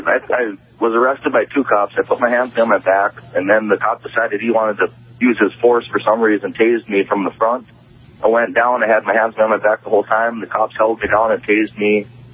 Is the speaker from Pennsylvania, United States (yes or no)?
no; North Dakota, United States; I'm from North Dakota, lived here my whole life, and that's how I got treated in Dickinson.